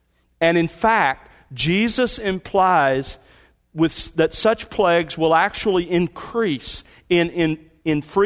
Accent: the South, United States; we were raised in the South, moved out there.

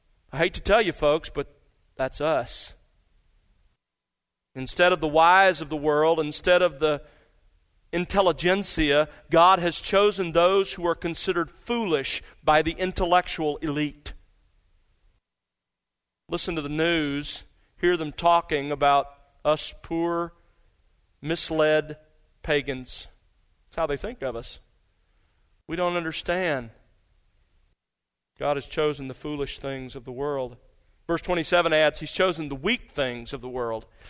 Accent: United States; Growing up in America, many of us were exposed to it in that way.

